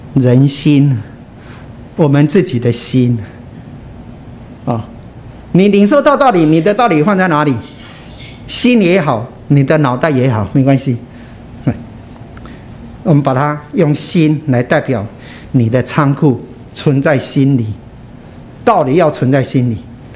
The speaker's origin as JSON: {"language": "Chinese", "town": "Tamsui", "region": "New Taipei", "country": "Taiwan", "tie": "born or raised there", "said": "因为我的祖父啊，他是大财主，那淡水的大财主，他有一个花园，超大型的。很大的花园，我从小就在那个花园里面玩耍长大"}